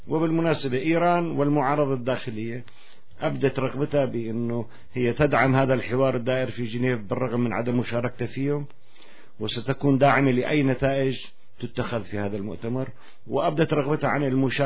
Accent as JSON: {"language": "Arabic", "country": "Syria", "said": "لكن يجب أن نبدأ تدريجيا كسوريين أن نأخذ زمام المبادرة بأيدينا"}